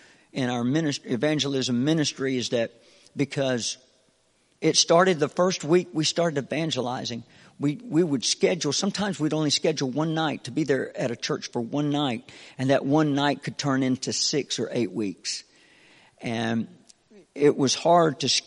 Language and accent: English; North Carolina, United States; I'm from North Carolina, but I got in church in Jacksonville, Florida, and I didn't know anybody.